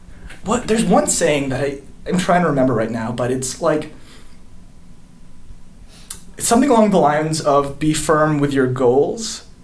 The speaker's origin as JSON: {"language": "English", "country": "Philippines", "tie": "born there", "said": "October 2nd, 1996, which was the day I was born. I was born in the Philippines."}